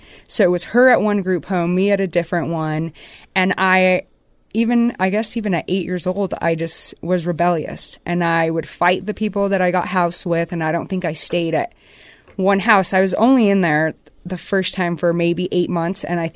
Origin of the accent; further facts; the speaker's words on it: Syracuse, Utah, United States; Because I grew up in Syracuse, Utah, and there weren't very many Hispanic families there. There weren't very many colored people.